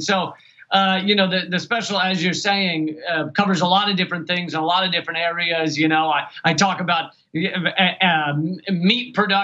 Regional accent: Richmond, Virginia, United States; I grew up in Richmond, Virginia, as you like to make fun of me for.

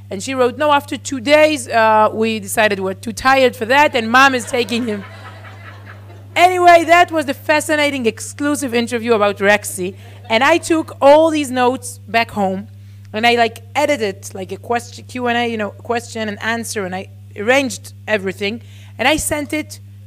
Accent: Herzliya, Tel Aviv District, Israel; English is a second language; And I was brought up here in Herzliya, near Tel Aviv.

